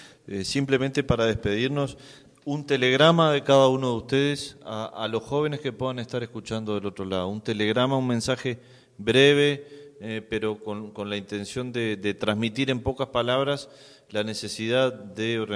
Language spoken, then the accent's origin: Spanish; Uruguay; en mi país, en Uruguay